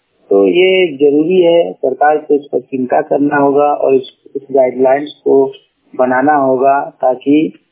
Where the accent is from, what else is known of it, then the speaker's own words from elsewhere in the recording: Kasmar, Jharkhand, India; ग्राम कसमार खत्ती पंचायत कसमार जिला बोकारो का रहने वाला हूँ।